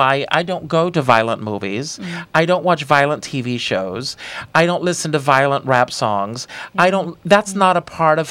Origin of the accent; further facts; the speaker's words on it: the South, United States; I grew up in the South, and I remember everything was segregated until I was in the fourth grade.